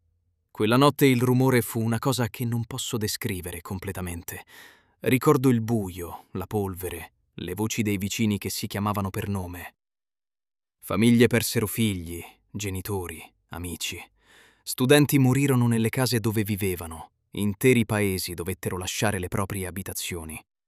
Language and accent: Italian; L'Aquila, Abruzzo, Italy; Un aquilano come me non parla esattamente come un pescarese.